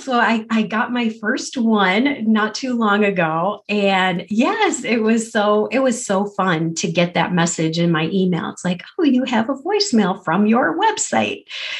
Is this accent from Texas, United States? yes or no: no; Avon, New York, United States; I would always say I was from Rochester because nobody knows Avon. I mean, town of 6,000 people, it's a little teeny small town.